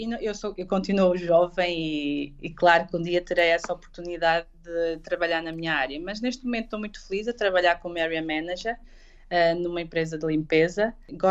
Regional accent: Portugal; now in United Kingdom; eu sou mesmo portuguesa, gosto muito da comida portuguesa

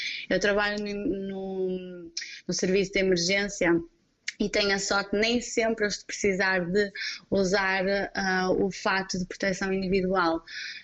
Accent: Guimarães, Norte, Portugal; moved away; Sinto-me tanto em casa aqui como em Portugal. Em Guimarães, não, que eu sou de Guimarães.

